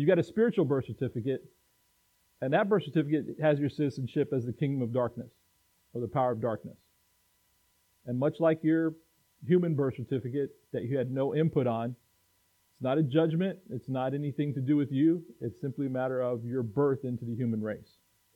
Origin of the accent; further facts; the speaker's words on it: California, United States; born there; it says I was born in California. And I can't do anything about that or change that. In fact, my dad was in the Air Force